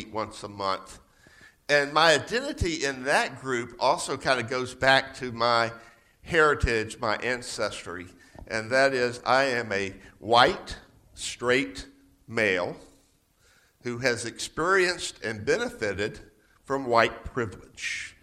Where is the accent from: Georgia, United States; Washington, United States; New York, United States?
Georgia, United States; I'm from Georgia. I am a Southerner and proud of it, I might say.